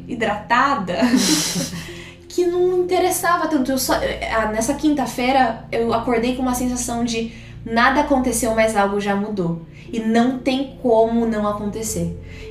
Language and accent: Portuguese; Brazil; porque a gente é brasileira, então a gente só fala em português uma com a outra